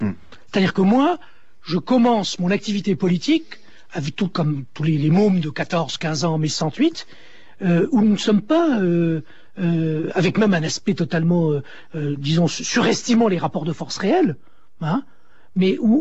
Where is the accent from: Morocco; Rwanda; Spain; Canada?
Morocco; born there; Moi, je suis né au Maroc